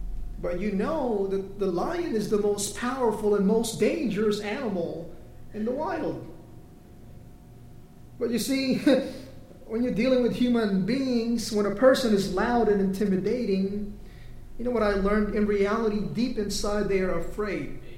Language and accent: English; Philippines; Maybe you live in Florida. I grew up in the Philippines.